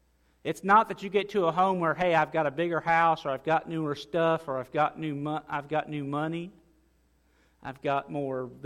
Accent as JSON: {"language": "English", "region": "South Dakota", "country": "United States", "tie": "born or raised there", "lives_now": "Pearl, United States", "said": "Most of you know, I grew up in South Dakota. That's still where my mom, brother, and sister are."}